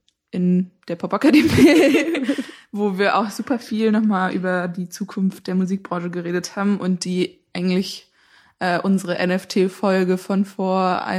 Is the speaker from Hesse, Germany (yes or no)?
yes; Frankfurt, Hesse, Germany; ich komme ja aus Frankfurt, deswegen war das in aller Munde da.